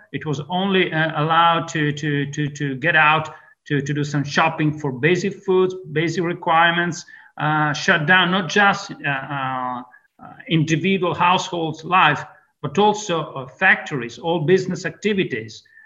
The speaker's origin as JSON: {"language": "English", "town": "Venice", "region": "Veneto", "country": "Italy", "tie": "born or raised there", "second_language": "English", "said": "I'm a Venetian native. In my hometown, Venice, for all your the audience that had the privilege to visiting Venice"}